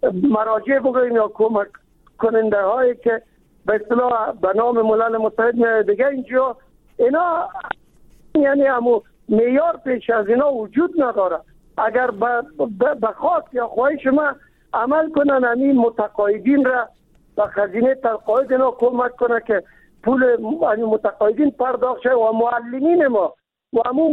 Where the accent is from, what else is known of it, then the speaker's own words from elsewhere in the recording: Kabul, Afghanistan; ما چون خود از کابل هستیم